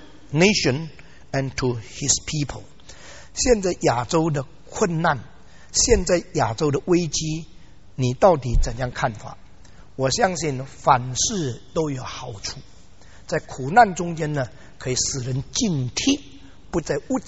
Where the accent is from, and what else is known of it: China